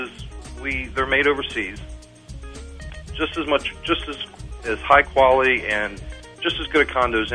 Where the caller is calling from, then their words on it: Cincinnati, Ohio, United States; Cincinnati, Ohio.